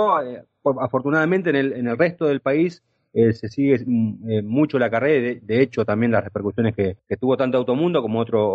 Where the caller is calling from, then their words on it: Argentina; hicimos mucha fuerza de acá de Argentina.